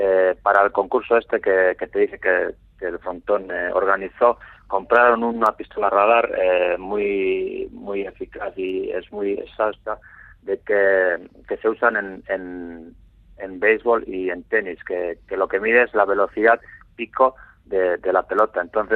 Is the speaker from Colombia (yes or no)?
no; Basque Country, Spain; el resto somos de allí, ¿no? Del País Vasco.